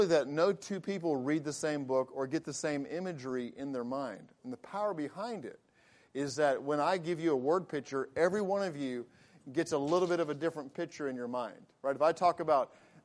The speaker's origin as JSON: {"language": "English", "region": "England", "country": "United Kingdom", "tie": "born or raised there", "said": "it was really easy for me to get into that accent growing up in England. As you can tell, I grew up in England, can't you? So, but being in a military family, you adapt to the culture that you're in."}